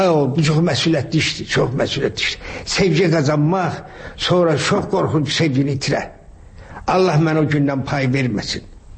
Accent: Shaki, Shaki-Zagatala, Azerbaijan; born or raised there

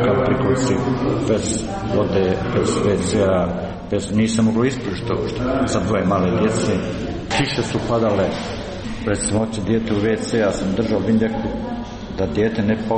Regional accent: Bosnia & Herzegovina; born there; Meni je Goražde moja domovina. Ja sam rođen u Tešku.

